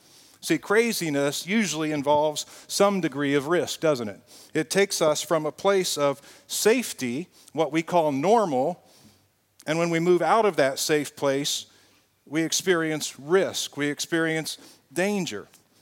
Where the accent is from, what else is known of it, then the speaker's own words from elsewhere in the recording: Indianapolis, Indiana, United States; we're both from Indy, we've been to Houston, we've been to Florida, we've been to D.C., really all kinds, Georgia, all kinds of places together.